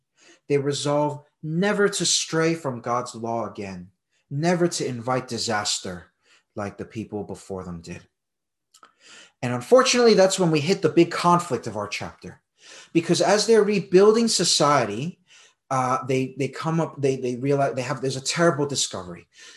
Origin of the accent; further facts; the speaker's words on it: United States; I might have an issue because I'm American and my wife's Australian.